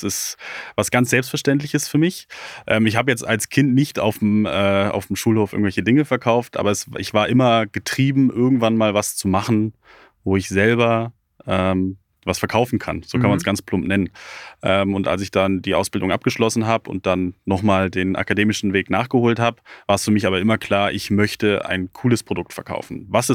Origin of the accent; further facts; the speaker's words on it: Regensburg, Bavaria, Germany; born there; Ich bin geboren in Regensburg. Ja. Meine Familie lebt auch schon seit über 25 Jahren in Regensburg. Aber wir sind so ein bisschen eine herumziehende Familie